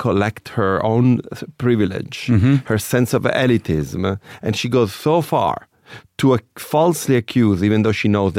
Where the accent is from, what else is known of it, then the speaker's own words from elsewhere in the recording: Sicily, Italy; One was I was growing up in Sicily. So Sicily is a very contrast country.